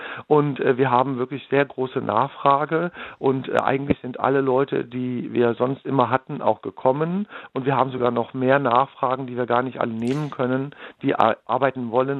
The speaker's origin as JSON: {"language": "German", "region": "Rhineland", "country": "Germany", "lives_now": "Brandenburg, Germany", "said": "Ich persönlich bin eigentlich aus dem Rheinland, da gibt es den traditionell mit gekochtem Schinken, aber ich bin seit 25 Jahren in Brandenburg"}